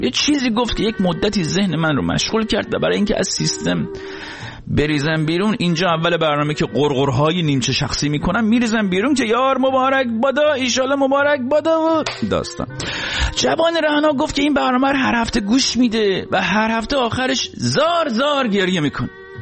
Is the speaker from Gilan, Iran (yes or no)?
yes; Rasht, Gilan, Iran; من خودم چه رشتی هستم،